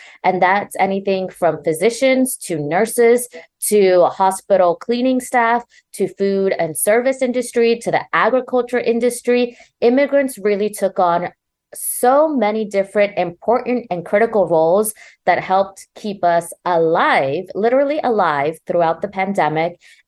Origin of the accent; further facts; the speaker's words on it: Texas, United States; You know, it's really frustrating as a Texan, as someone who was in El Paso during the mass shooting of August 3rd, 2019